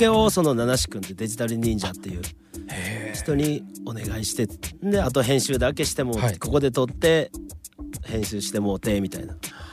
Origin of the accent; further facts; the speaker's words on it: Kasai, Tokyo, Japan; はい生まれも育ちも葛西です